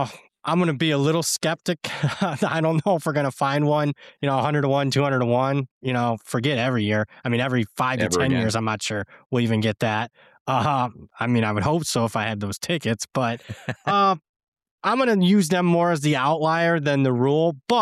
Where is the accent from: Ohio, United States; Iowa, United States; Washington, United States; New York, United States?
Ohio, United States; Yeah, look, I grew up in Ohio.